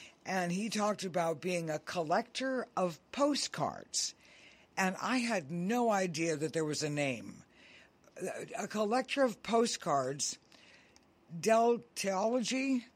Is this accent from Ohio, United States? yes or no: yes; Cincinnati, Ohio, United States; ones in my hometown in Cincinnati